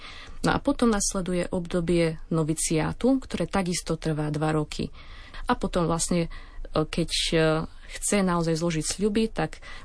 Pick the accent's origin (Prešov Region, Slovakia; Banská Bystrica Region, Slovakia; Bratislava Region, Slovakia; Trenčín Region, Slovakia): Trenčín Region, Slovakia; Trenčín; Pochádzam z Trenčína, z najväčšieho sídliska Juh